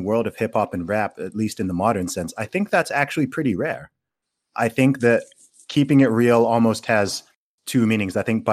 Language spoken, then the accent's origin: English; Saudi Arabia; accent: between American and British; now in United Kingdom; yeah, I grew up in Saudi Arabia. I went to an American school. Yeah, so my accent, as you can probably hear, it's somewhere between American and British.